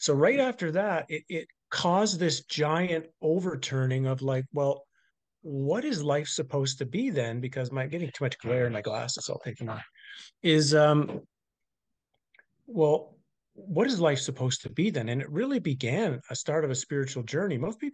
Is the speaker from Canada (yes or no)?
yes; Canada; now in Norway; And being a Canadian, there's really not much difference weather-wise between Canada and Norway.